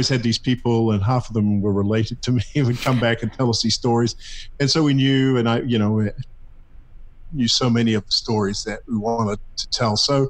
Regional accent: New Zealand; I was born and raised in the Plymouth Brethren denomination in New Zealand

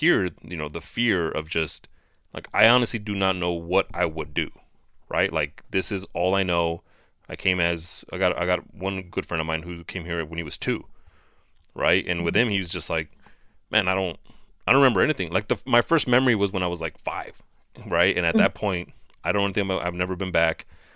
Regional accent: El Paso, Texas, United States; we grew up in El Paso and obviously the border's right there

